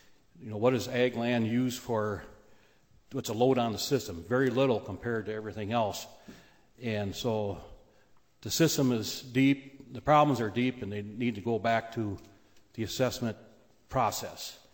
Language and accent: English; Minnesota, United States; again, I'm from Mower County. We farm right on the state line